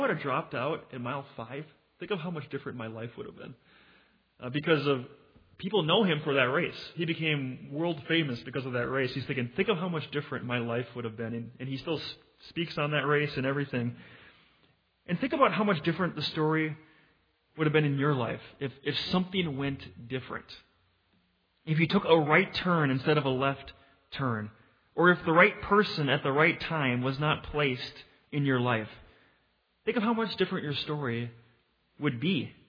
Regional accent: Minnesota, United States; I'm a Minnesotan

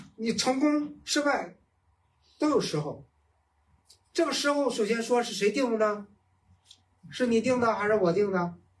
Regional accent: Beijing, China; 用我们北京人的话说叫姥姥不疼舅舅不爱的人

